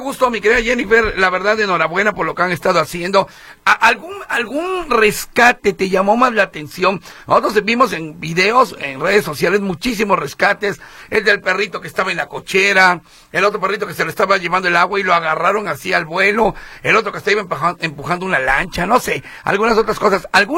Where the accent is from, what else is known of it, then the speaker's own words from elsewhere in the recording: Córdoba, Veracruz, Mexico; Saludos a todos mis paisanos. Yo soy de Córdoba, así que imagínate nada más.